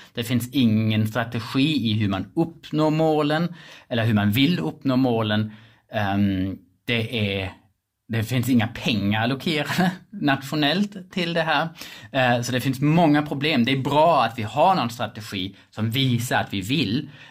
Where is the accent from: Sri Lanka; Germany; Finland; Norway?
Germany; Schleswig-Holstein; Swedish is a second language; moved away as an adult; now in Sweden; Jag kommer från Tyskland, från Gunnen. Så jag kommer från en liten by utanför Lübeck, så kommer från norra Tyskland. Så jag kom till Sverige 2002